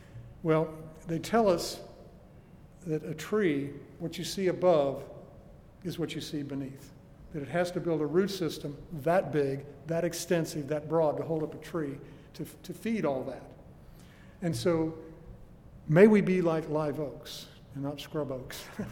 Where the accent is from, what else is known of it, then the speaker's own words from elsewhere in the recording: Oklahoma, United States; Now, I'm from Oklahoma. Forgive that if that's a problem for you.